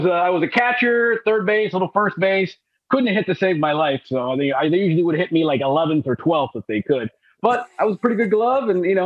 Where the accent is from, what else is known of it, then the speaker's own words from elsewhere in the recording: Los Angeles, California, United States; Born and raised in Los Angeles. We were the only Cubans in L.A. because my grandfather in the 60s was a cop in Castro's regime.